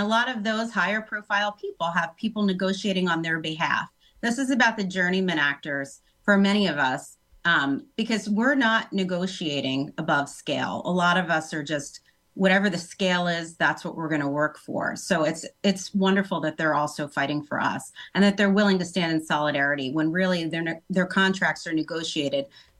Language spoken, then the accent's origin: English; Philadelphia, Pennsylvania, United States; I would say, so I'm from Philly